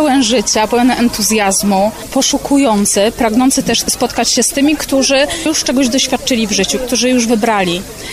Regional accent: Szczecin, West Pomeranian Voivodeship, Poland; Wyjechaliśmy o 5:00 ze Szczecina, bo my ze Szczecina jesteśmy.

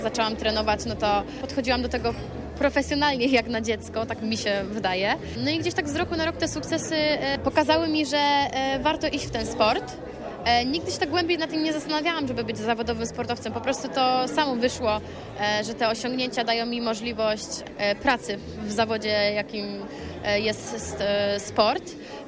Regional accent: Poznań, Greater Poland Voivodeship, Poland; tym bardziej, że właśnie ja jestem z Wielkopolski, jestem z Poznania i być tak jakby u siebie

